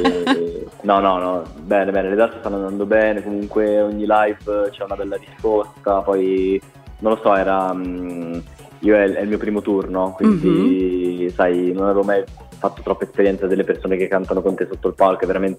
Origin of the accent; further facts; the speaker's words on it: Savona, Liguria, Italy; Ti dirò delle leggende del punk di Savonese, che è la città di Savona, la città da dove vengo io